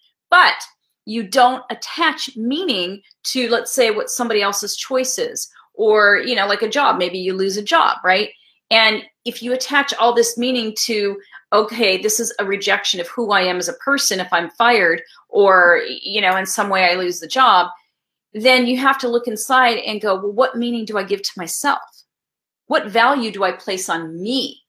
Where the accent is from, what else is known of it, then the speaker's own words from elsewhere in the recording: California, United States; also born or lived in Wisconsin; See, I live in California for a reason. I was born in Wisconsin. My parents moved me out here when I was two.